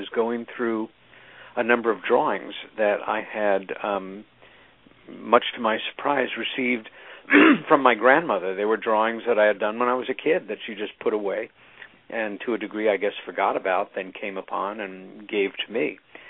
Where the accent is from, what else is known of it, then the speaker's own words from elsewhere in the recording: Long Island, New York, United States; It was a memory of playing on the front lawn of the house that I grew up in on Long Island with my sister Helen.